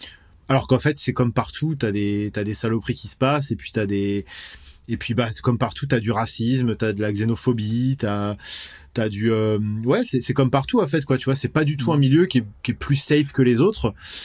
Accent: western France, France; on vient de l'ouest de la France, c'est une scène qui est assez riche

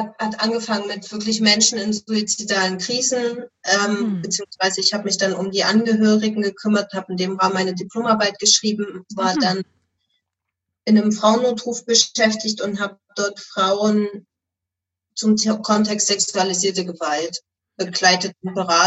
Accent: Saxony, Germany; born there; now in Flensburg, Germany; ich bin erstmal eine Frau, bin 36 Jahre alt und lebe mit meinen beiden Kindern in Flensburg, also oben in Norddeutschland. Gebürtig komme ich allerdings aus dem Erzgebirge in Sachsen.

